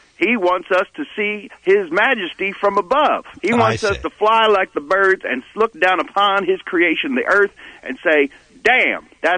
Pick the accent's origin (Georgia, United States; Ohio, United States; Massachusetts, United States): Georgia, United States; And I'm from Georgia, and I know about the devil